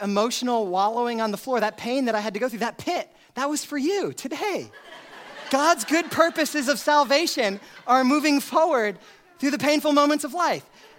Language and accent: English; Queens, New York, United States; now in Beaufort, United States; as a pastor of this church in Eastern North Carolina in the small town of Beaufort, even though I'm from Queens, New York?